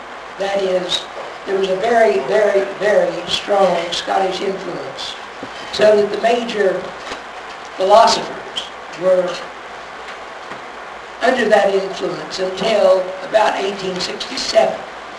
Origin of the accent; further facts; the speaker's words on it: Kentucky, United States; and since I'm from Kentucky, that sort of interested me